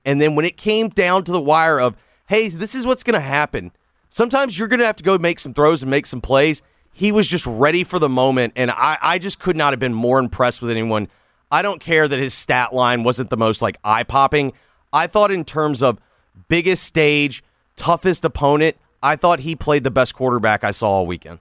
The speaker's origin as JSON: {"language": "English", "region": "Southern United States", "country": "United States", "said": "I have no problem being a Southerner admitting that."}